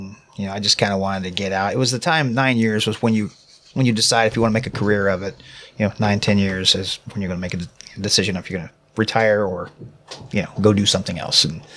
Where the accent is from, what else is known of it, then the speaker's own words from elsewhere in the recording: Lampasas, Texas, United States; No, I'm from Lampasas, Texas.